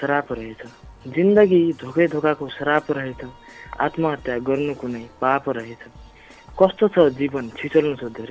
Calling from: Jalkusura, Sudurpashchim Province, Nepal; म कैलाली कैलालीको ओर्मा गाविस वडा नम्बर 9 जलकुसुराबाट

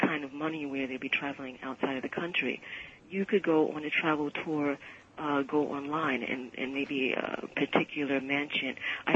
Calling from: Brooklyn, New York, United States; From Brooklyn.

